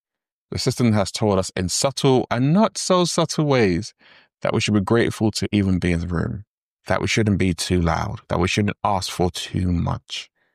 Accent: Nigeria; Yeah, I'm Nigerian, it happens.

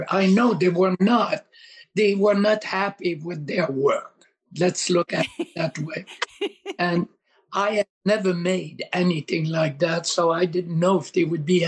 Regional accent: Quebec City, Quebec, Canada; born there; I'm French Canadian. I was born in Quebec City.

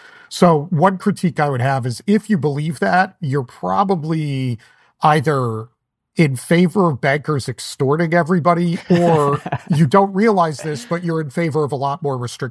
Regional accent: United States; one of the things I love about America and being an American is we've never really had a history of a country being like, ah, fuck it, that's good enough.

